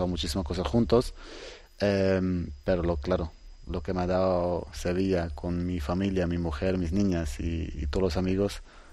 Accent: Switzerland; now in Croatia; Yo nací en Suiza, yo hice todo en Suiza, jugué con la selección de, suiza hasta los 19 años.

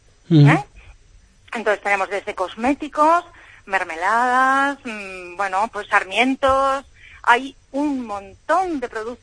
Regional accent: Castilla-La Mancha, Spain; Sí, aquí somos los manchegos.

